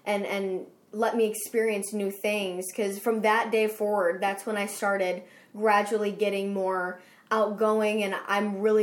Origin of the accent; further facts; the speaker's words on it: Chicago, Illinois, United States; accent: Chicago; I am from Chicago. Everybody makes fun of my accent. They're like, where are you from? Like, from Chicago.